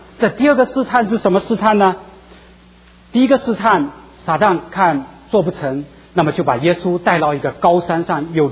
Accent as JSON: {"language": "Chinese", "country": "China", "said": "他叫我们中国人经常讲什么叫退而不休啊"}